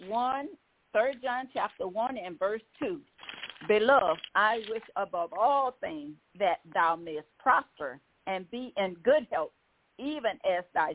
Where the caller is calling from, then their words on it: Baton Rouge, Louisiana, United States; I'm calling from Baton Rouge, Louisiana